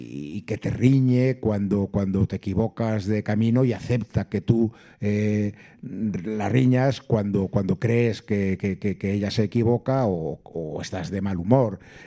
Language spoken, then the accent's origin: Spanish; Bilbao, Basque Country, Spain; born there; now in Salamanca, Spain; antes de venir a vivir a Salamanca, a ejercer mi profesión como profesor aquí en Salamanca, di clases de matemáticas en algunos institutos y colegios privados de mi ciudad natal, que como bien sabe es Bilbao.